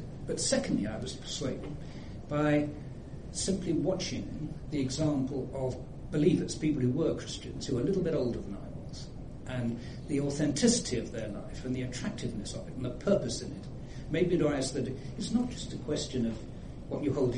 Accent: London, United Kingdom; Well, I grew up in sort of outer suburbs of London. Croydon, Purley, Wallingham, that sort of area.

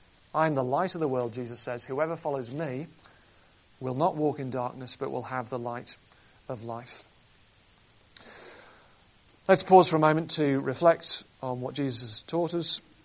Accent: North West England, United Kingdom; born there; I was born on the Wirral Peninsula. This is up in northwest of England, other side of the Mersey from Liverpool.

